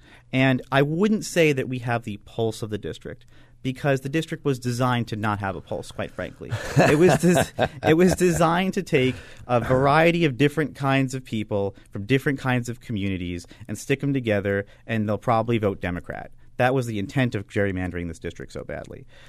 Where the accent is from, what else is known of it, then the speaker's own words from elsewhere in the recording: New York, United States; if you go to work on, you know, Capitol Hill or Albany, because I'm from New York, you're going to do unpaid internships for years.